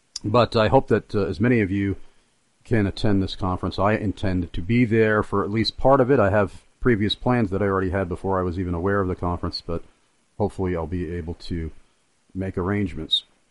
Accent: New York, United States; to my Yankee ears, being a native New Yorker, some of the folks around here do sound like they're Southerners.

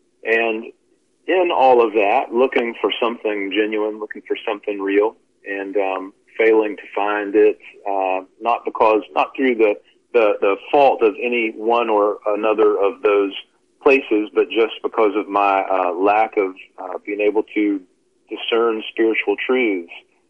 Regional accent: Mississippi, United States; born there; I was born in Mississippi I'm the son of a Presbyterian elder and was raised in a very conservative PCA church

